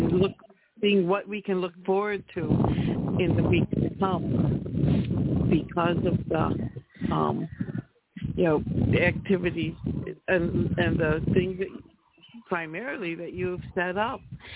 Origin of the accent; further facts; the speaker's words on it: Buffalo, New York, United States; And of course, I grew up in South Buffalo, which was primarily Irish back then.